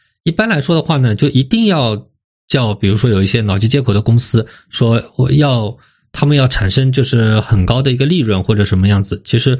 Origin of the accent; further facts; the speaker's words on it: China; 我们中国人呢第一个我们喜欢 all